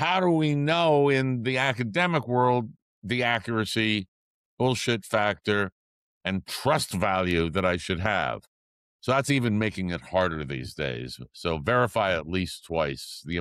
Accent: New York, United States; and I grew up in New York, so boy, that was full of BS

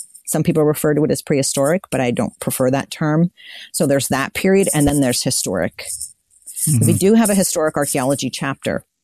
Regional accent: United States; And maybe being an American in my little bubble, I just, you know, assumed

